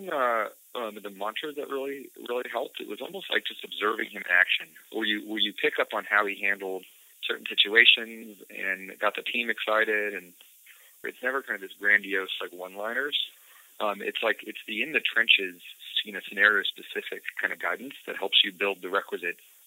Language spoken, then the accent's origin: English; Colorado Springs, Colorado, United States; And then I grew up in Colorado Springs, which is, it's a sizable city, but not the largest.